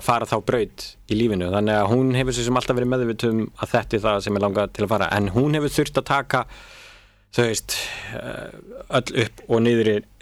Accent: Akureyri, Northeastern Region, Iceland; því að ég kem frá Akureyri

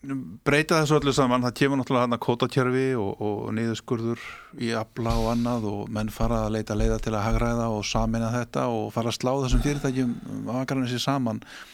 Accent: Akranes, Western Region, Iceland; Já, eða minn heimabær.

